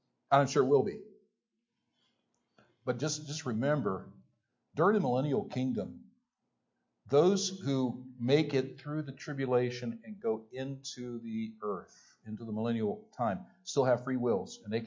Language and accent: English; United States; As American, I don't want an increase to my government.